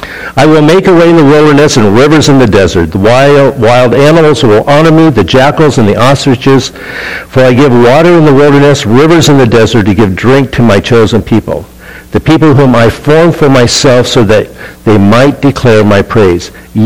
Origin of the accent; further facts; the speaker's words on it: California, United States; Number two, I'm from California. I'm not dressed to go to Baltimore in January.